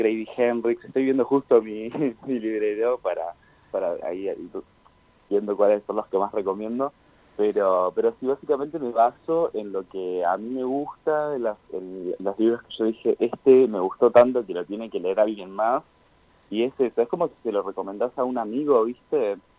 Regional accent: Entre Ríos, Argentina; now in Córdoba, Argentina; Yo que soy de Entre Ríos y vivo en Córdoba

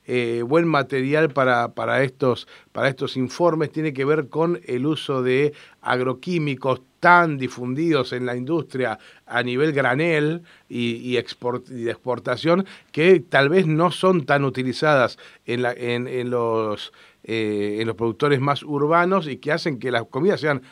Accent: La Pampa, Argentina; los que somos de La Pampa, que somos pocos y cada vez menos

